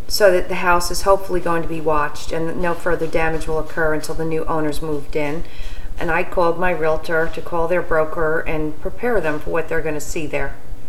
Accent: New York, United States; We're originally from New York.

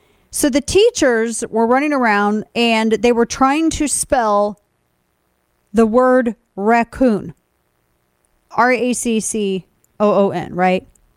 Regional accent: Missouri, United States; This was from KSDK in my home state of Missouri.

